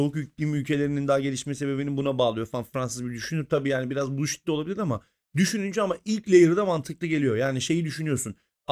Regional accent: Istanbul, Turkey; Ben yani İstanbul'da doğdum büyüdüm.

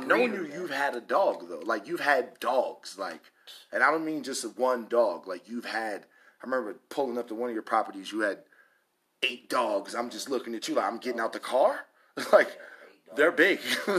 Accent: New York City, New York, United States; And you know I live in Harlem, right? I'm from Harlem, so it's right there.

